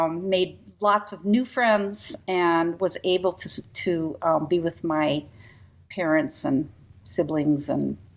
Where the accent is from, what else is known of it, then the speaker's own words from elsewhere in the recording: La Crosse, Wisconsin, United States; I was born and raised in La Crosse, and had the benefit of a beautiful community and excellent education system in place, and lots of friends.